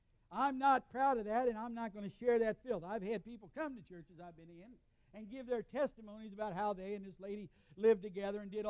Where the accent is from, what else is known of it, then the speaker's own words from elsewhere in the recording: United States; And I said, well, I'm an American.